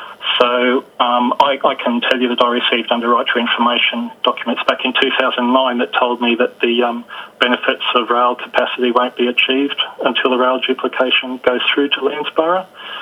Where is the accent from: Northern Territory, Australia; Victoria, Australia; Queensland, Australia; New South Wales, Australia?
Queensland, Australia; Palmwoods; The shortest passing loop in the entire North Coast Line just happens to be at my hometown of Palmwoods